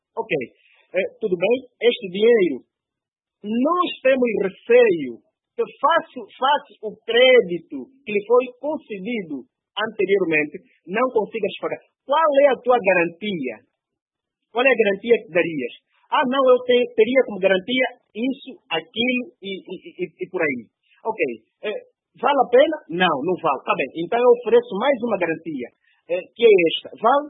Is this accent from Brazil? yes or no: no; Angola; Temos de ver enquanto angolanos e que precisamos efetivamente de melhores condições de vida para nós mesmos.